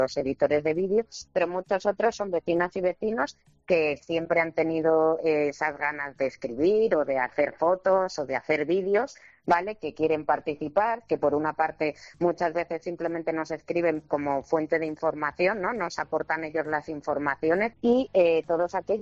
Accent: Madrid, Community of Madrid, Spain; born there; yo nací también aquí en Hortaleza, vivo en Hortaleza

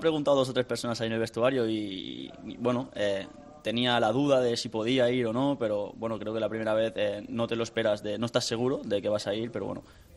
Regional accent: Sant Antoni de Vilamajor, Catalonia, Spain; Tiene razón. En San Antonio de la Mayo, en el Vilamayo.

